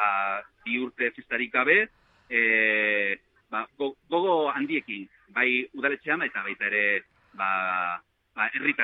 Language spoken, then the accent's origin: Basque; Zizur, Navarre, Spain; Bai, egun pozgarria eta plazerra da bi zizurtar olakoak izatea, gure herrian.